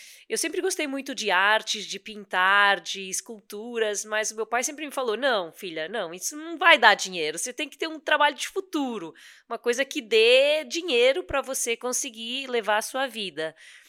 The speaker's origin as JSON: {"language": "Portuguese", "region": "Lisbon", "country": "Portugal", "tie": "born or raised there", "said": "Eu cresci em Portugal, eu venho de famílias humildes, dos subúrbios de Lisboa."}